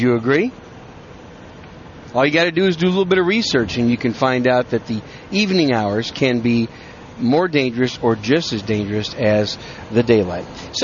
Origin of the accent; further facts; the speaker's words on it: Wisconsin, United States; also born or lived in New York City; now in Texas, United States; I was born in New York City, raised in Wisconsin. Now I live in the great gun-friendly state of Texas. So that makes me a Yankee with a gun.